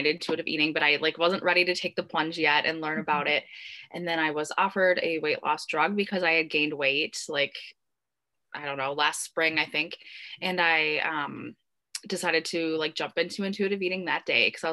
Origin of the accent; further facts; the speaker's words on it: Minnesota, United States; I am from Minnesota and I'm a dietitian, of course.